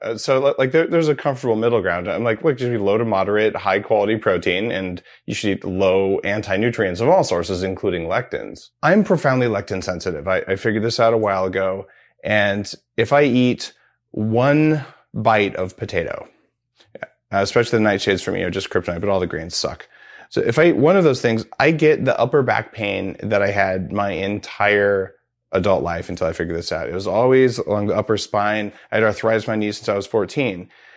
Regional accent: New Mexico, United States; I grew up in New Mexico

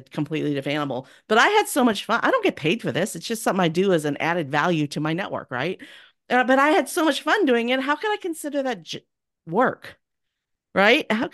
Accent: California, United States; And I'm from California. So a lot of the men in my family tree were miners.

